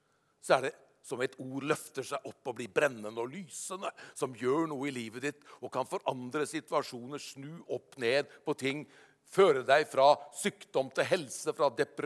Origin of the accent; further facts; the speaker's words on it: Hokksund, Buskerud, Norway; når vi i ungdommen hadde nytt liv, ungdomsarbeid hjemme i Hokksund